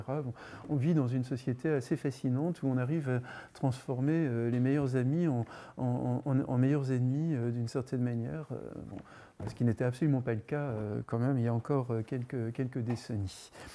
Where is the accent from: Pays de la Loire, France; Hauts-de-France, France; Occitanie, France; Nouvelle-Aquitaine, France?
Pays de la Loire, France; Le Mans; Moi, dans mon quartier, quand j'étais petit au Mans, dans toutes les familles, il y avait au moins 3-4 gamins.